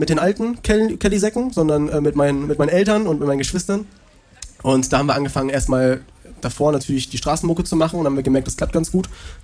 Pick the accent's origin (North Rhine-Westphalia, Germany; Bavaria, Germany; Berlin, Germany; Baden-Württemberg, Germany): North Rhine-Westphalia, Germany; Krefeld; born there; ich bin nicht in Köln geboren, sondern in Krefeld geboren.